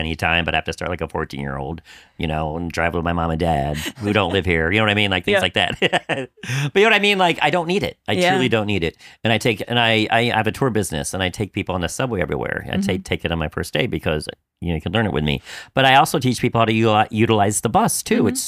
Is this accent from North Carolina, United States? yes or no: no; Iowa, United States; growing up in Iowa, you know, we rode our bikes everywhere.